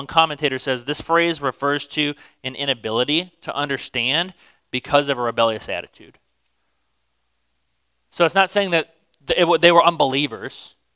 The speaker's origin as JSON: {"language": "English", "region": "Minnesota", "country": "United States", "said": "I'm from Minnesota, and I went to school at the University of Minnesota Duluth."}